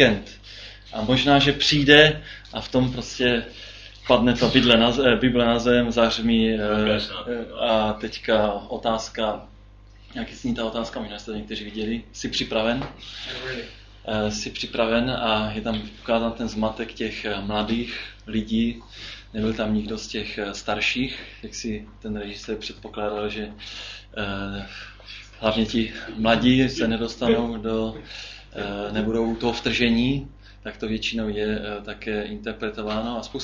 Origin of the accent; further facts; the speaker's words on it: Český Těšín, Moravian-Silesian Region, Czechia; jsem z Českého Těšína